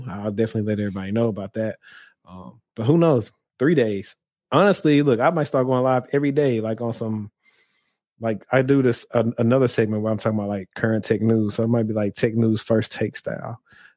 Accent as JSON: {"language": "English", "region": "the South", "country": "United States", "said": "You know, I'm from the South, so you see a girl from far away"}